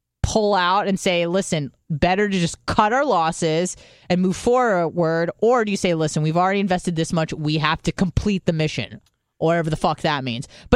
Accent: United States; I'm so proud to be an American

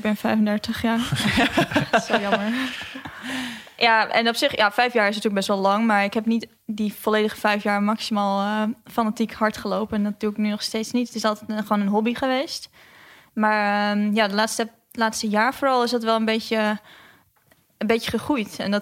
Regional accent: Oostermeer, Friesland, Netherlands; ik kom uit de Oostermeer, dat ligt in Friesland.

